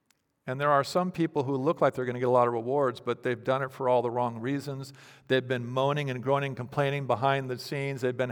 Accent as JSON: {"language": "English", "town": "Fresno", "region": "California", "country": "United States", "tie": "born or raised there", "said": "So I'm growing up in Fresno, and my dad, there was these canals that went through Fresno"}